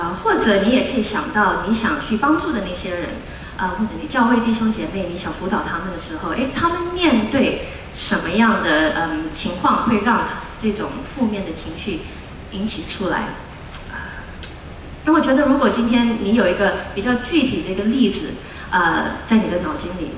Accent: United States; 是因为我在美国出生长大，我爸爸妈妈是移民来的

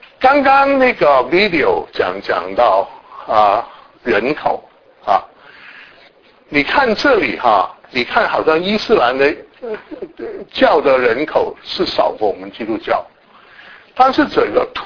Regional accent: Guangdong, China; 那我是广东人，所以有时候你要用广东话来听我讲国语啊。

